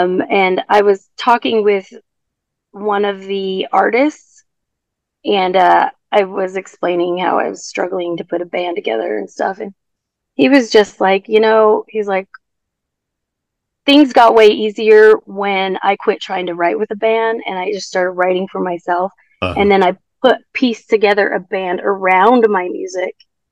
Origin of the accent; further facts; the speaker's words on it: Provo, Utah, United States; also born or lived in Gallup, New Mexico; I'm Native American. I'm Navajo. We lived on the reservation till I was six, and then my mom became Mormon and went to BYU to go to school.